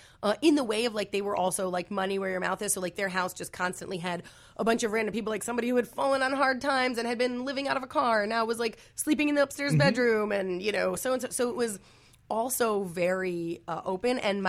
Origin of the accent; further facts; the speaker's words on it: Scranton, Pennsylvania, United States; I was just, you know, growing up in Scranton, Pennsylvania.